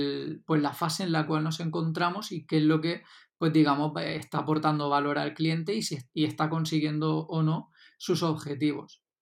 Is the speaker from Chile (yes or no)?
no; Alicante, Valencian Community, Spain; ya estuve un añito allí en Madrid y luego volví a Alicante, a mi tierra. Luego he estado también un año en Valencia